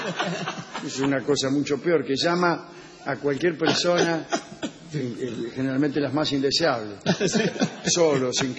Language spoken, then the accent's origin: Spanish; Luis Guillón, Buenos Aires Province, Argentina; Soy de Luis Guillón, cerca de los pagos de Gillespie, una estación antes.